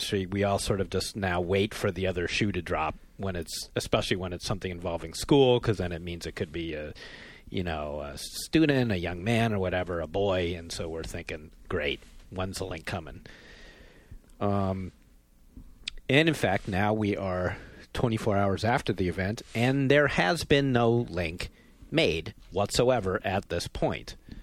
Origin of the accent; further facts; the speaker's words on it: Van Nuys, California, United States; I'm from Van Nuys, California.